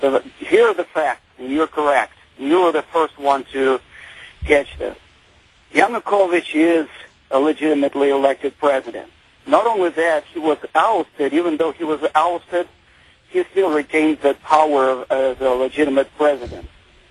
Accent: Ukraine; moved away as an adult; now in United States; I was born in Ukraine. I lived there 25 years of my life, and I'm a U.S. citizen.

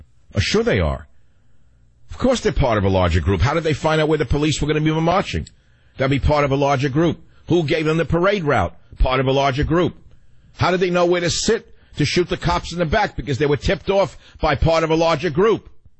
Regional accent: United States; I'm one man. I'm an American. I've lived through a lot of phases of American history.

